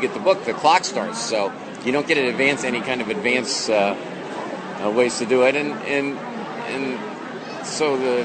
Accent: Boston, Massachusetts, United States; If you weren't used to it, like I'm from Boston, it could wear you down.

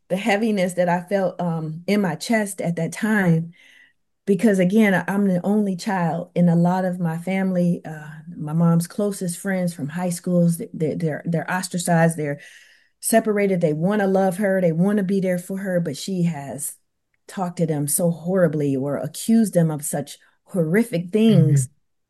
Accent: Canton, Ohio, United States; like mine is in my hometown of Canton, Ohio

